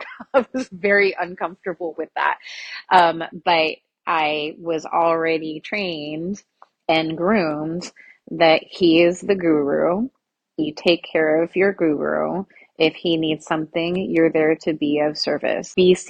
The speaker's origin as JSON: {"language": "English", "town": "Kirkland", "region": "Washington", "country": "United States", "said": "I'm from Kirkland, Washington."}